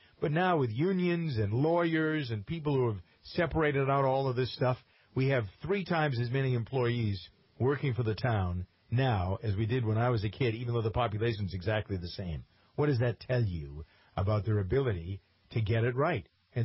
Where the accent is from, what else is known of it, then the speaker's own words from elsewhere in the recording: Framingham, Massachusetts, United States; the Daily Blog that is in Framingham, my hometown.